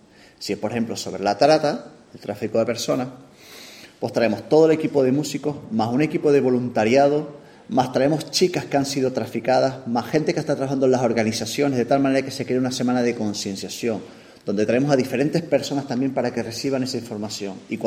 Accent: Canary Islands, Spain; Yo, como canario, yo no puedo salir a la calle y hablar. Si identifican mi acento, van a por mí.

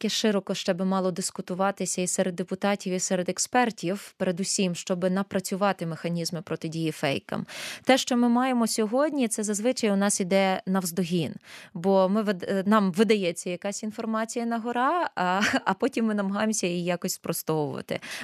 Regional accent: Lviv, Lviv Oblast, Ukraine; ну, я зі Львова, не вважайте це як рекламою

